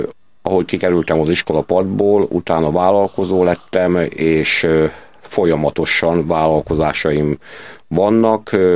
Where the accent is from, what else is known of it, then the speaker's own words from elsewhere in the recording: Zalalövő, Zala, Hungary; also born or lived in Zalaegerszeg; Én lokálpatrióta vagyok, Zala megyei, és azon belül pedig Zalalövői.